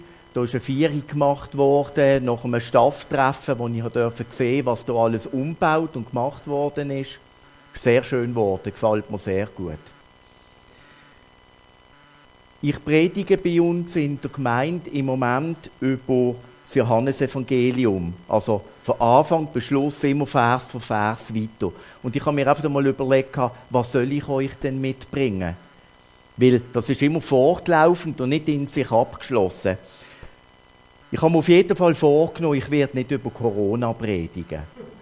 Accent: Switzerland; accent: Swiss German; Ich hoffe, ihr versteht meinen Dialekt, auch wenn ich nicht Berndeutsch rede.

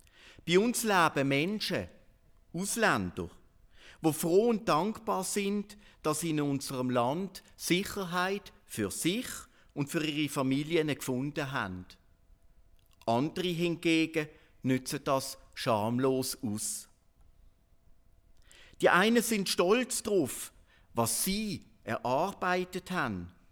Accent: Switzerland; Wir als Schweizer, ich denke, wir sind nicht in der gleichen Art und Weise von Gott erwählt.

